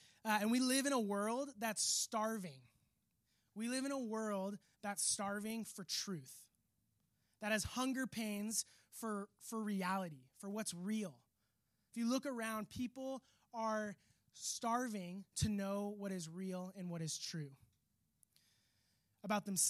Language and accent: English; California, United States; I grew up in Orange County, went to Newport Harbor, and grew up surfing a ton, skateboarding